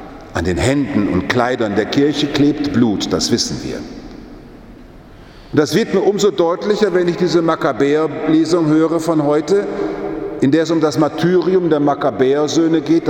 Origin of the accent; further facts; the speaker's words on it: Frankfurt, Hesse, Germany; Dann melde ich mich ja ab als Frankfurter.